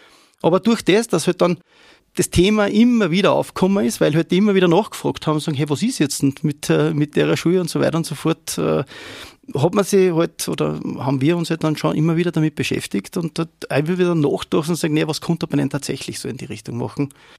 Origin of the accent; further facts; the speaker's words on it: Upper Austria, Austria; born there; ich bin ein gebürtiger Lernharder und wohne seit ewigen Zeiten in St. Oswald bei Freistadt